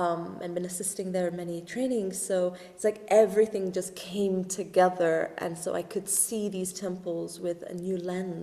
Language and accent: English; Egypt; I am half Egyptian. I grew up in Egypt for a part of my life